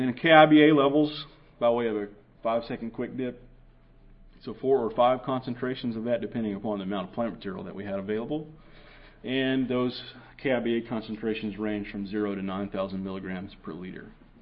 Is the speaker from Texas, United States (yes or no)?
yes; Texas, United States; my home state of Texas had its most intense year of drought on record